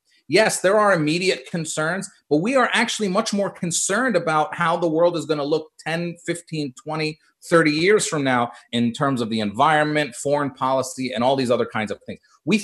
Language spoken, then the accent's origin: English; Pennsylvania-Delaware corridor, United States; I mean, look, I grew up on the Pennsylvania-Delaware corridor. I grew up with Joe Biden, and I'm 43.